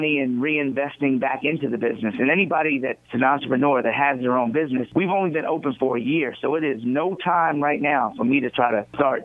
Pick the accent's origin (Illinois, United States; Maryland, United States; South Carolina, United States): Maryland, United States; Baltimore; Baltimore has a syndicated morning show that's being fed into my hometown city, why am I not doing it?